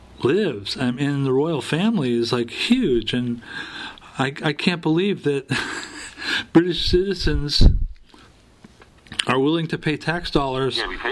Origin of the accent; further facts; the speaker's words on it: United States; There's a being an American and not a Brit.